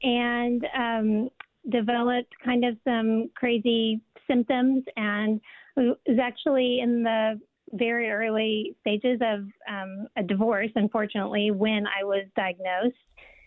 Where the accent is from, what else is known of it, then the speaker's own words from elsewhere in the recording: Oklahoma, United States; And we're from Oklahoma, so D.C. is kind of a big change.